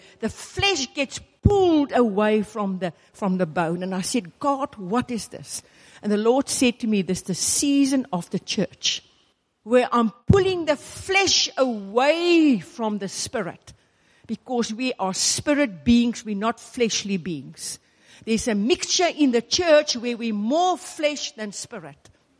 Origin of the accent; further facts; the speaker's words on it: Pretoria, Gauteng, South Africa; now in Polokwane, South Africa; I am from Pretoria.